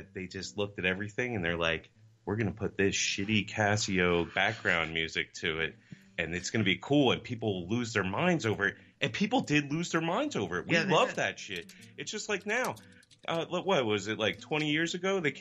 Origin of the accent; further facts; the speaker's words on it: New Jersey, United States; I'm from New Jersey, so we're pretty much by law required to love